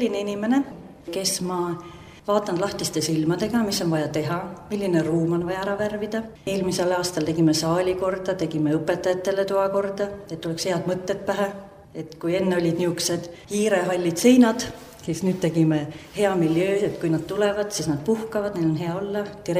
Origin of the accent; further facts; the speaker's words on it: Rakvere, Lääne-Viru County, Estonia; kui mina olen väljaspoolt tulnud Rakverest siia